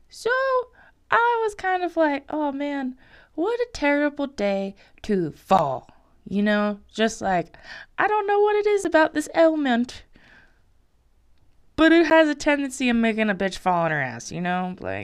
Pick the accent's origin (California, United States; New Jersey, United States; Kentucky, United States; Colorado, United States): Colorado, United States; But I'm from Colorado, so I know how to prepare for every season